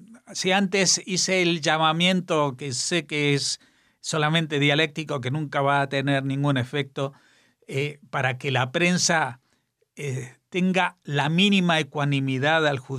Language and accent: Spanish; Spain; Nosotros como españoles, como gente que pagamos impuestos